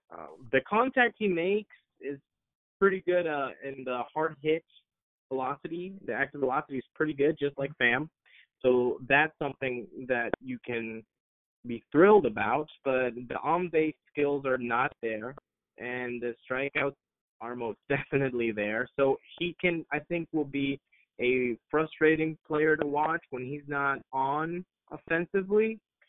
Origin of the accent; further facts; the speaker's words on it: Venezuela; now in United States; I'm actually from Venezuela, so I started with my fandom of baseball pretty young, watching the Winter League there